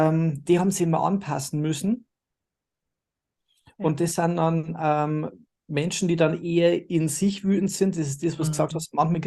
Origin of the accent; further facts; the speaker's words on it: Bavaria, Germany; accent: Bavarian; Ich versuche mein Bayerisch, soweit es geht, irgendwie im Griff zu